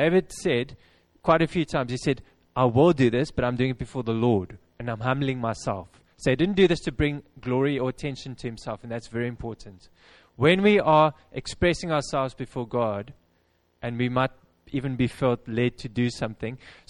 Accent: Wellington, Western Cape, South Africa; And I visited this church in Wellington, which is my hometown in South Africa.

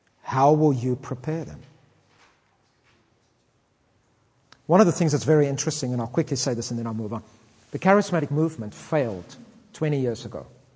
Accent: South Africa; I come from South Africa.

